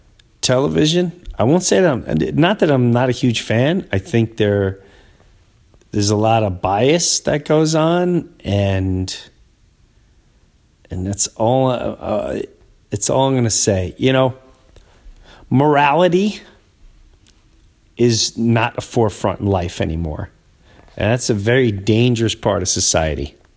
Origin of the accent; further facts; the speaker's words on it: New York, United States; where I grew up in Long Island, don't be a dick.